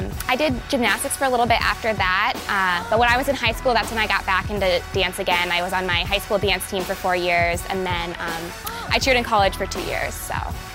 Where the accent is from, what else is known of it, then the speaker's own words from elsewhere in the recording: Iowa City, Iowa, United States; I'm from Iowa City, Iowa